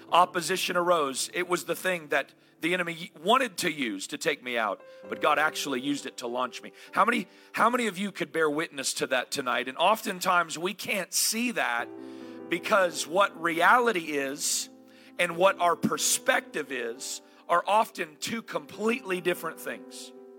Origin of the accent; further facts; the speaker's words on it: the South, United States; You know, I was raised in the South, and being raised in the South, I'm not talking about Southern Canada, I'm talking about Southern United States